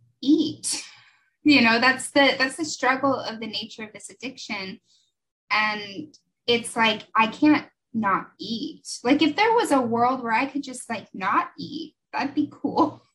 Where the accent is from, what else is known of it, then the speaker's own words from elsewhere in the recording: Arizona, United States; I'm from Arizona.